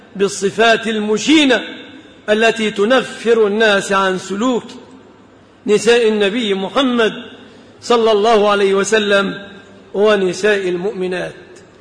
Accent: Egypt; وخاصة نحن كمصريين

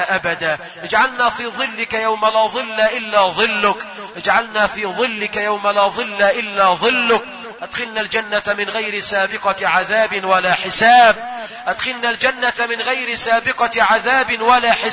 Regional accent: Egypt; اجعل بلدنا مصر خير البلاد، واجعل أهلها خير العباد

